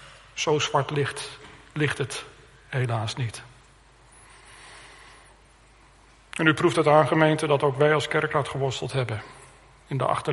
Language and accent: Dutch; Harderwijk, Gelderland, Netherlands; Ik denk aan de plaats waar ik opgegroeid ben, Harderwijk.